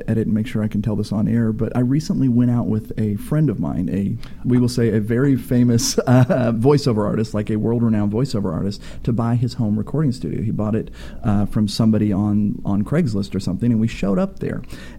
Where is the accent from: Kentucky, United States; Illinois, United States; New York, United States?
Kentucky, United States; I grew up in Kentucky. I love that style of music.